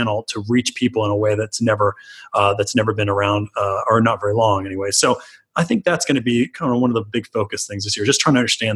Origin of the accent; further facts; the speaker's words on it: Texas, United States; Oh, I'm from Texas. Chicken.